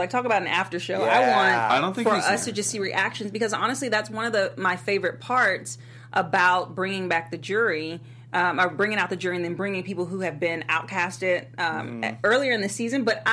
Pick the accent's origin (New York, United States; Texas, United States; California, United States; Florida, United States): Texas, United States; You know, we're both from Texas, too.